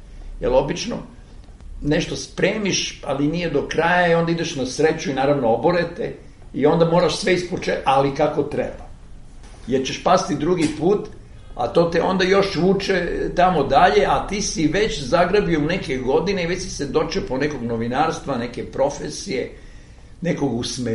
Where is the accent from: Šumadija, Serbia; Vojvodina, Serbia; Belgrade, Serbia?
Belgrade, Serbia; Zemun; da sam odrastao u Beogradu, ali koji više ne postoji, a to je austrijski deo Beograda, Zemun